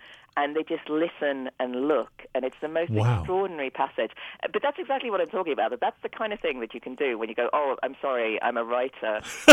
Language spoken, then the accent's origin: English; East Midlands, United Kingdom; I grew up in Nottinghamshire, which I loved and absolutely adored